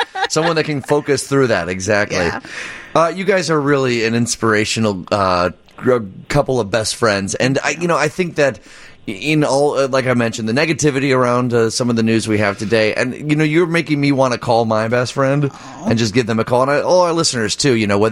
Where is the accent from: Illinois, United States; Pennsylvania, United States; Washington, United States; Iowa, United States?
Illinois, United States; Downers Grove; I'm from Downers Grove originally, so I know the western suburbs pretty well.